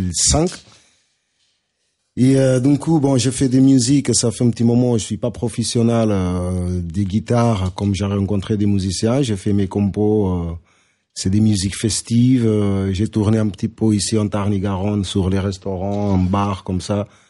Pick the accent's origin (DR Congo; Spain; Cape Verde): Cape Verde; now in Montauban, France; moi je viens des îles du Cap-Vert.